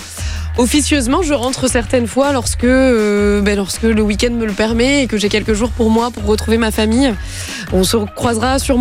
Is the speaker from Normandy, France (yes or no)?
yes; Normandy, France; c'est parce qu'on est normand et nous on aime beaucoup le fromage